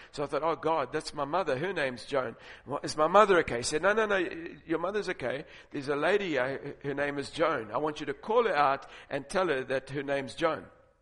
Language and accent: English; South Africa